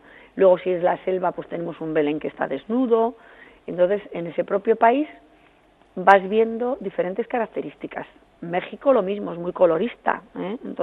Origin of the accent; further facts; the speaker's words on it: Artziniega, Basque Country, Spain; Yo, bueno, pues soy de Archiniega y tengo que, vamos, barrer para casa